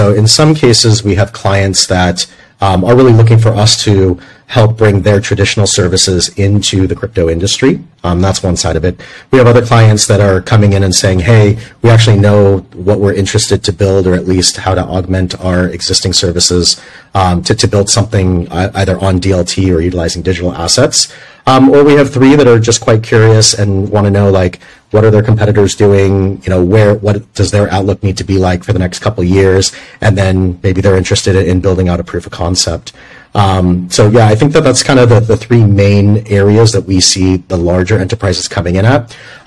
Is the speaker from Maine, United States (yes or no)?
no; Los Angeles, California, United States; moved away as an adult; also born or lived in Rome, Italy / Seoul, South Korea; So my personal journey, I grew up in Los Angeles. After studying political science at UCLA, I moved to Rome, Italy. I did a master's in international relations. From there, I moved to Seoul, South Korea